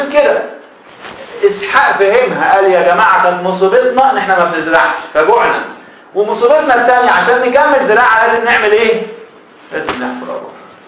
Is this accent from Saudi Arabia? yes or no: no; Egypt; عندنا في مصر مساحه السكان الارض اللي ساكن عليها السكان 4% 5%